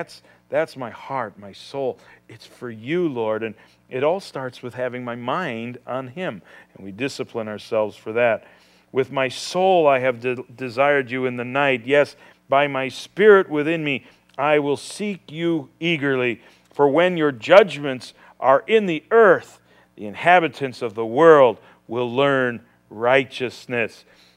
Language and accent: English; United States; and I'm an American. And as an American, we Americans have forgotten the God who has shed his grace upon us